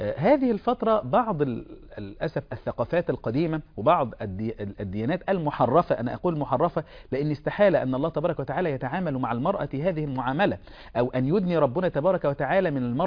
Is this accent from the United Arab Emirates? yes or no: no; Egypt; باللغة التي يقولها أهل بلدتنا مصر الغيط، بيقولوا عليها كده